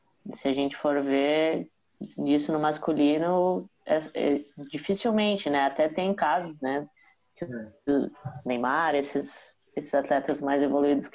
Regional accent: Rio Grande do Sul, Brazil; Eu acho que aqui no sul também, que eu sou do Rio Grande do Sul, né?

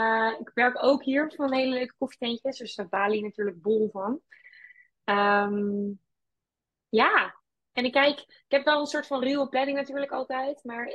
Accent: Netherlands; Wij als Nederlanders hebben heel vaak, hoe ik het ervaar, het idee dat we dus ook rust en ontspanning moeten verdienen.

